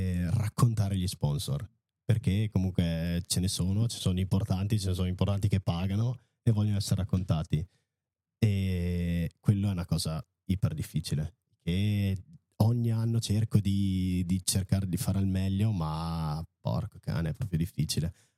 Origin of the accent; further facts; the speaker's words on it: Rovereto, Trentino-Alto Adige, Italy; Adesso ho 2 negozi a Rovereto e dai, sarà che sono di Rovereto